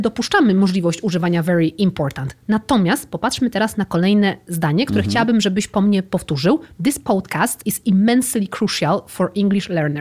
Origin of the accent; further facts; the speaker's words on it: Wrocław, Lower Silesian Voivodeship, Poland; Ja jestem z Wrocławia generalnie